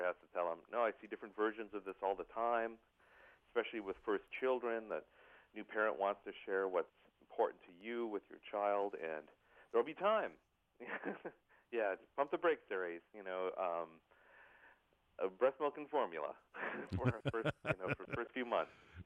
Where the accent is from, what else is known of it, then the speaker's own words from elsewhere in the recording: Minnesota, United States; I'm from Minnesota. I grew up listening to Prairie Home Companion, still listen to it from time to time, and I understand that that's a certain type of Midwestern voice that people are comfortable with.